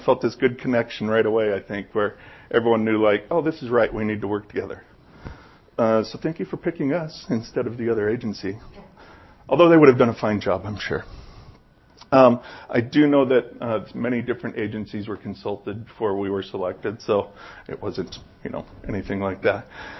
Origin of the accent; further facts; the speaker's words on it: Twin Falls, Idaho, United States; born there; I have roots in southern Idaho. I was born in Twin Falls. I have family in the southern Idaho region, mostly around Mountain Home.